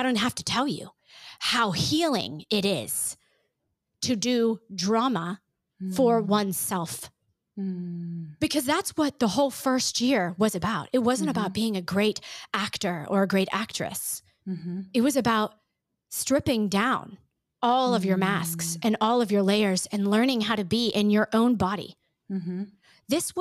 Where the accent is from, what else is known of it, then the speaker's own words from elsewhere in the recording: Pittsburgh, Pennsylvania, United States; is not an uncommon tale of where I grew up outside of Pittsburgh, PA.